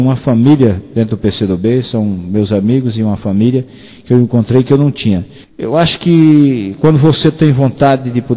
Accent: Ceará, Brazil; also born or lived in Goiás; Eu tinha vontade de voltar para a minha terra, e chegando aqui no Ceará, eu comecei a perceber

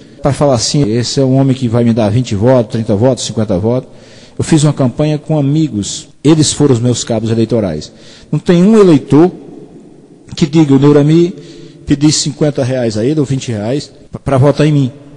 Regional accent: Ceará, Brazil; also born or lived in Goiás; Eu tinha vontade de voltar para a minha terra, e chegando aqui no Ceará, eu comecei a perceber

